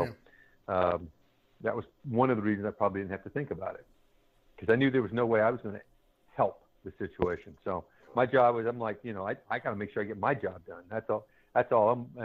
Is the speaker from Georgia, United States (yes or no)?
yes; Georgia, United States; as a young kid in 1986, growing up, I grew up in Georgia